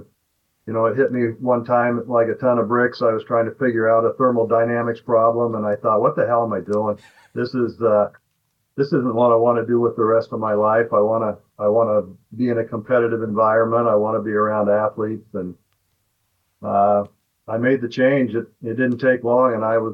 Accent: Moscow, Idaho, United States; You know, I grew up in Northern Idaho, played high school baseball and in similar weather to this. We used to sneak down to, I was from Moscow, so we used to sneak down to Lewiston, 33 miles away, and it was the, you know, the Sun Belt of Idaho.

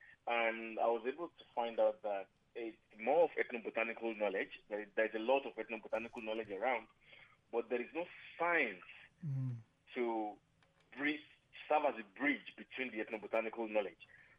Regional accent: Nigeria; For example, I grew up eating yam in Nigeria.

